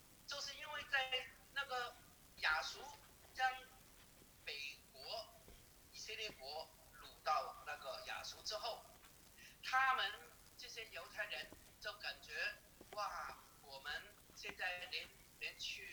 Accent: China; 对我们中国人来说也是大事情

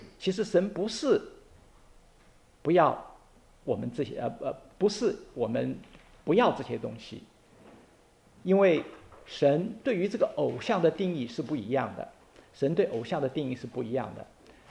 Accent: Taiwan; 我小时候是从台湾长大的在50年代、60年代那个时候呢

